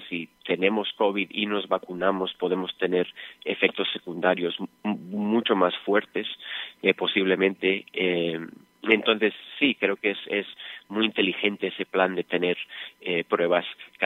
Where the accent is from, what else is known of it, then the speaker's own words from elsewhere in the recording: Spain; aunque yo soy español, yo me siento más a gusto entre los mexicanos